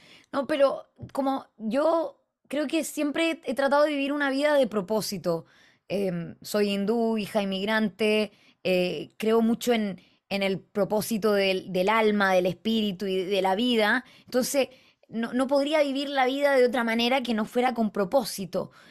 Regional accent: Arica, Arica y Parinacota, Chile; born there; also born or lived in United States; yo nací en Arica, yo nací en Chile, o sea, uno parte en casa.

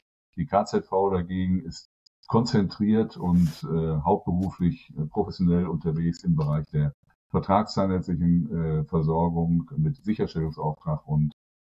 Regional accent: Bielefeld, North Rhine-Westphalia, Germany; ich bin gebürtiger Bielefelder. Mich gibt es tatsächlich, wie es auch die ganze Stadt gibt.

